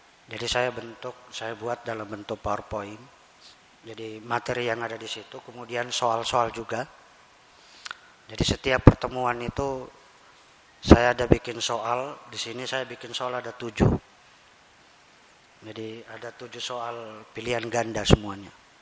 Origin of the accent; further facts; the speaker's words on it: Papua, Indonesia; also born or lived in Makassar / East Kalimantan; Kalau sekarang berubah jadi Makassar. Itu lahir saya, tapi besarnya bukan di Sulawesi, pindah-pindah. Jadi saya pernah pindah di Kalimantan Timur, pernah di terakhir di Papua. Jadi saya SMP SMA itu di Papua, di Sorong, kemudian Tembagapura karena bapak ibu saya di sana.